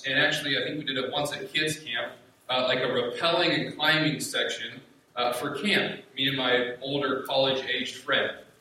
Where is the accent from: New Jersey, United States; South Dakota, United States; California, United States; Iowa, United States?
South Dakota, United States; So many of you know I grew up in South Dakota. If you've ever seen pictures of Mount Rushmore, that was pretty close to where I grew up.